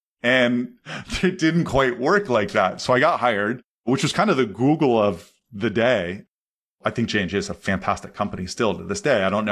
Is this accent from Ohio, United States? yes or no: yes; Columbus, Ohio, United States; also born or lived in Anderson, Indiana; I grew up in Columbus, Ohio. I went to school at a small 2,000 person school in Anderson, Indiana.